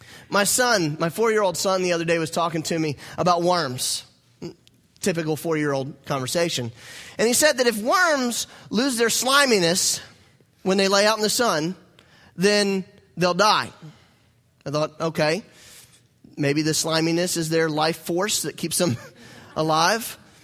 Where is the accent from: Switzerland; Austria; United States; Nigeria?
United States; the South; Somebody knows I'm from the South.